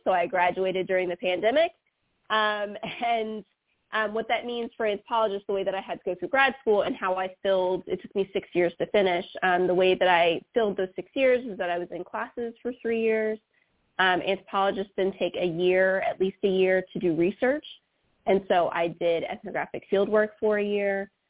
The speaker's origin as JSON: {"language": "English", "region": "North Carolina", "country": "United States", "said": "I got to come back home because I'm from North Carolina, and so now I'm, like, essentially down the street from my family."}